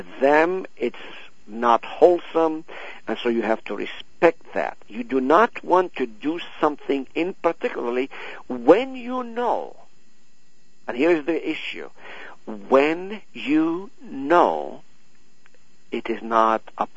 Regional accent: Nazareth, Northern District, Israel; also born or lived in Haifa; Okay, I grew up in Israel, as you know. I was born in Nazareth, lived in Haifa on the slopes of Mount Carmel

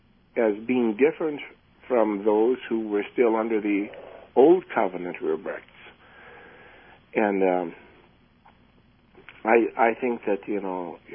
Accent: Chicago, Illinois, United States; and I grew up in the Chicago area. And our relatives who lived in the city would come out to the suburbs where we lived

